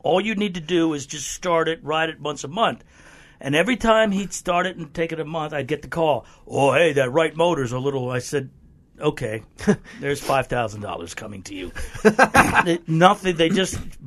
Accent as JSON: {"language": "English", "region": "Florida", "country": "United States", "tie": "born or raised there", "said": "I grew up in Florida. Went to high school down there."}